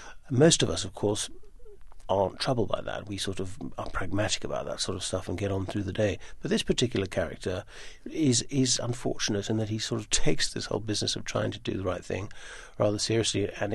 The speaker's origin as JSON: {"language": "English", "country": "Ireland", "tie": "born there", "said": "I was born in Ireland, my father's Irish, my mother's Turkish, and I spent my whole life growing up in places where I wasn't the same as everyone else."}